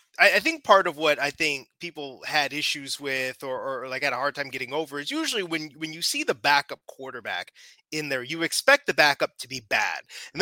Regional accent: Chicago, Illinois, United States; See, the thing is, I'm a Chicagoan originally.

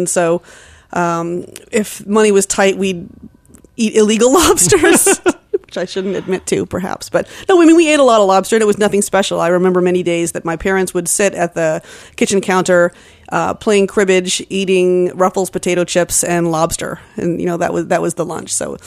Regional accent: Cape Elizabeth, Maine, United States; I grew up on in Cape Elizabeth, which is just south of Portland. My parents are both teachers, but my father also lobstered in the summer.

